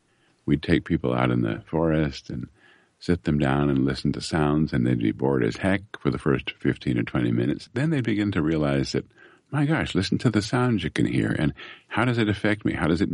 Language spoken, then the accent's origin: English; Possum Hollow, Virginia, United States; I grew up in Possum Hollow, Virginia, population 24. It's now 23. Actually, it's now a ghost town because nobody lives there.